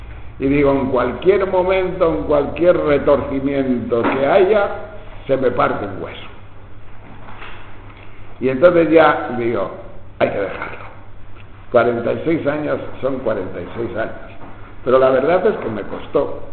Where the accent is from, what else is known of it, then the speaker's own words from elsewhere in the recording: Tejerina, Castile and León, Spain; Cuando éramos nosotros pequeños, en mi pueblo, en Tejerina, hay muchas avellanas.